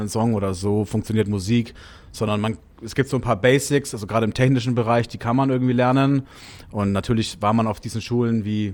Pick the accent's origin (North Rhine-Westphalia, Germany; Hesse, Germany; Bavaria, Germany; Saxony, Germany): Bavaria, Germany; Nuremberg; also born or lived in Berlin; Ja, ich habe ja vorher noch 2 Jahre in Berlin gewohnt. Mein restliches Leben natürlich dann in Nürnberg, wo ich herkomme. Also Franken. Nicht Bayern, Franken.